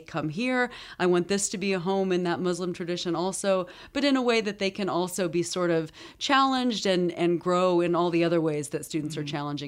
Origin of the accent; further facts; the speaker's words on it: Colorado, United States; I'm originally from Colorado. Colorado is still the home of my heart.